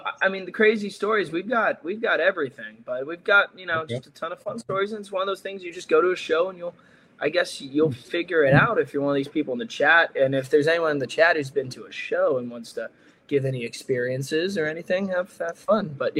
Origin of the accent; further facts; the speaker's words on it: Melbourne, Florida, United States; change it on St. Patty's Day over to Melbourne, Florida, my hometown.